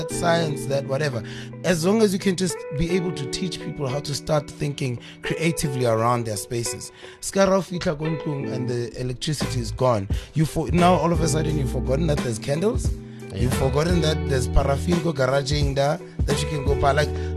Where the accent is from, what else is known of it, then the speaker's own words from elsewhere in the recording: Welkom, Free State, South Africa; So we grew up together in Velcom